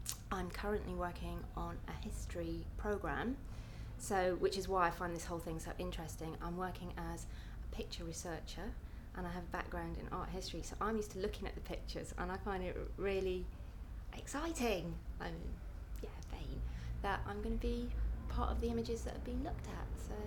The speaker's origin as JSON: {"language": "English", "region": "East Midlands", "country": "United Kingdom", "tie": "born or raised there", "also_born_or_lived": "Scotland", "accent": "Scottish", "lives_now": "London, United Kingdom", "said": "I'm Scottish, as you can tell from the accent. So I was born in Scotland but grew up in the Midlands, grew up in Derbyshire, moved to London after university. So yes, I'm from all over the place."}